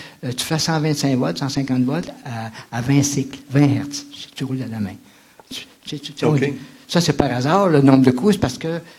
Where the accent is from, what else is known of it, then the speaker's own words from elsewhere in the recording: Trois-Rivières, Quebec, Canada; born there; Mais moi, je suis né à Trois-Rivières, puis j'ai travaillé à CHLN comme opérateur pendant 7-8 mois, quand j'avais 16 ans.